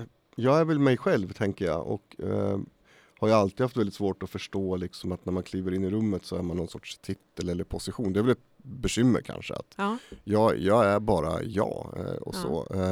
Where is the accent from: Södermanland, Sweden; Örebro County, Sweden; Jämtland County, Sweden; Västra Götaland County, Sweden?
Södermanland, Sweden; Eskilstuna; jag är uppvuxen här i Eskilstuna och klassisk arbetarfamilj.